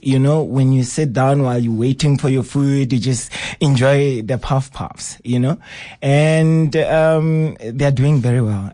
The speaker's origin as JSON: {"language": "English", "country": "South Africa", "said": "if you hear about that as a South African, you're like, what the hell, you know?"}